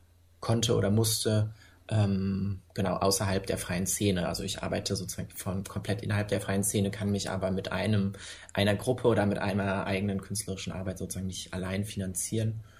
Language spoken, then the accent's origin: German; Lower Saxony, Germany; ich bin in Niedersachsen groß geworden und habe da auch studiert.